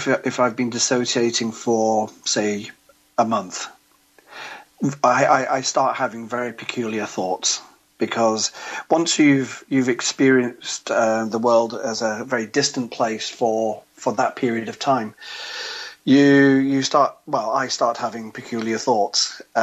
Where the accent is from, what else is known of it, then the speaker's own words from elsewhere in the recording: England, United Kingdom; That's the world I grew up. I grew up as in Protestant England, and that's maybe I'm just hardwired to think right.